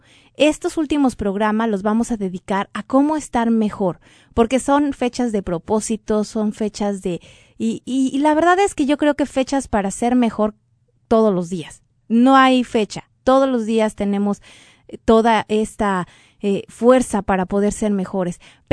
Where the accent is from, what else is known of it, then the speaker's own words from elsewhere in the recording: Mexico; Y yo sé que es un día muy importante en México, en mi país